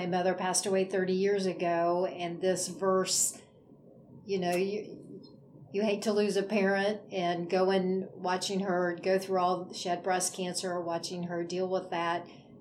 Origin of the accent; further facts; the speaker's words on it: Forsyth, Illinois, United States; I'm 59. I grew up in Forsyth. I've been a member of Forsyth Baptist Church for ever.